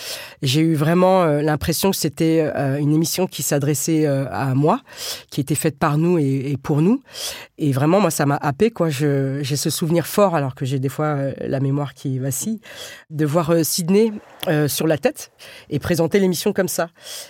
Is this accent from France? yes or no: yes; Brétigny-sur-Orge, Île-de-France, France; moi j'ai grandi à Brétigny-sur-Orge, à 30 km de Paris, mi-banlieue, mi-campagne